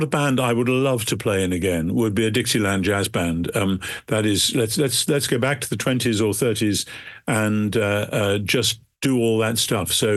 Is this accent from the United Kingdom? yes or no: yes; United Kingdom; me as a Brit, writing a book which is obviously partly aimed into the American situation.